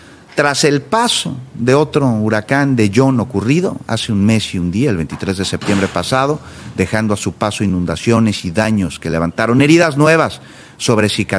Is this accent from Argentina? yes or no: no; Mexico; como mexicanos